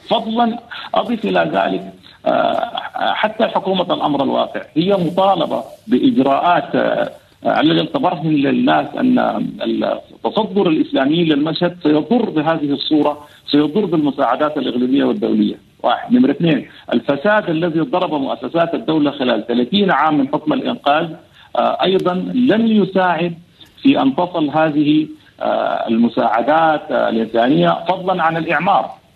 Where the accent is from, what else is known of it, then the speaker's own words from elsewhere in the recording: Sudan; وأننا نتوحد كلنا كسودانيين حول هذا الوطن الجميل